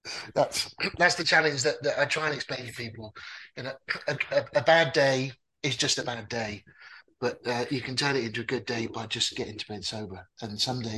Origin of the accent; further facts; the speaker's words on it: England, United Kingdom; Usually tea. I'm an English guy, you know, tea is a way of life.